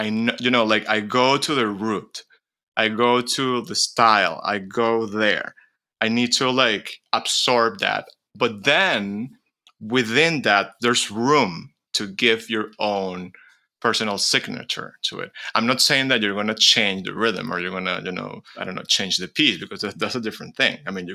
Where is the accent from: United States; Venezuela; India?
Venezuela; But at the end, we just say like, oh, I'm from Venezuela, and that's it.